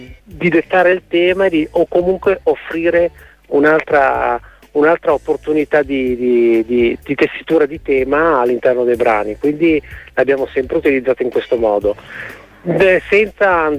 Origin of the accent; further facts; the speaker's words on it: Genoa, Liguria, Italy; L'unica cosa, io da genovese, l'unica cosa che dico